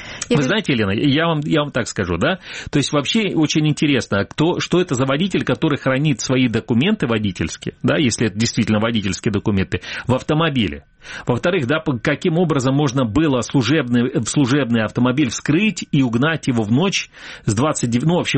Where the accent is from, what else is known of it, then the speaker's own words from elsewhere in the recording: Feodosia, Crimea, Ukraine; вот я родился, и в детстве мое прошло в Феодосии